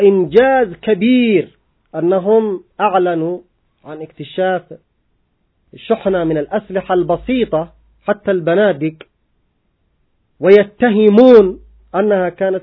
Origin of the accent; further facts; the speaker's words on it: Yemen; فيما فعله أدواتهم عندنا في اليمن من جرائم وحشية